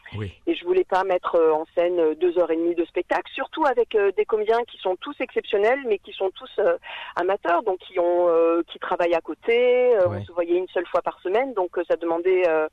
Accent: Marseille, Provence-Alpes-Côte d'Azur, France; je suis marseillaise, alors c'était parfait. Ouais, même si j'ai pas l'accent, tout le monde se demande si je suis vraiment marseillaise, mais je suis vraiment marseillaise, née à Marseille.

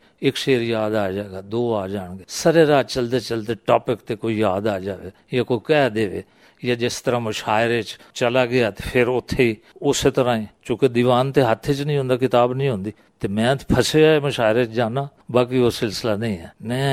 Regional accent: Jhang, Punjab, Pakistan; now in Islamabad, Pakistan; ਮੇਰਾ ਪਿਛੋਕੜ ਇਲਾਕਾ ਜਿਹੜਾ ਰਿਹਾਇਸ਼ ਹੈ ਉਹ ਝੰਗ ਦੀ ਹੈ।

